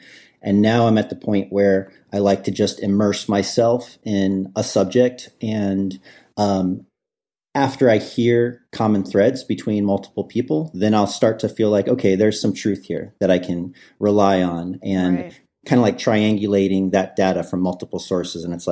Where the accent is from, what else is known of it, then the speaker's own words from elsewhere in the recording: Midwest, United States; I grew up in the Midwest, and it wasn't really an option to come out of the closet.